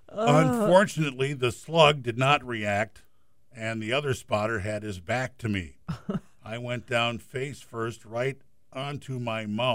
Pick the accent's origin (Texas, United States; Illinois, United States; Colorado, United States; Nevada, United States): Nevada, United States; Las Vegas; I grew up in Las Vegas in a 9-bedroom house with 8 kids and 4 adults.